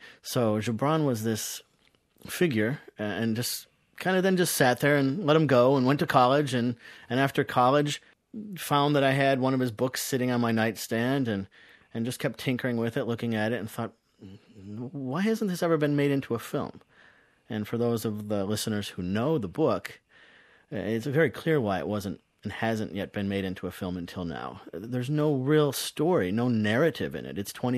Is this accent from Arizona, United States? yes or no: no; Michigan, United States; I'm half Polish, half Italian. I grew up in Michigan, outside of Dearborn, which is one of the largest Lebanese diasporas in the world.